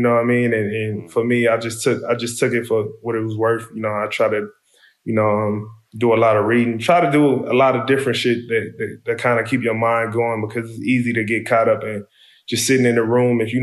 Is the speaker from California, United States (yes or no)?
yes; Compton, California, United States; it's just a natural instinct growing up in Compton to understand, you know, where to go, where not to go